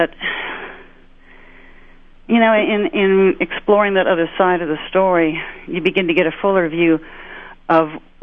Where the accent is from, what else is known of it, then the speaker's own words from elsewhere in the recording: Midwest, United States; And I was born a Midwesterner. Actually, I was raised in the Midwest. But some part of me has always hearkened to the Northwest.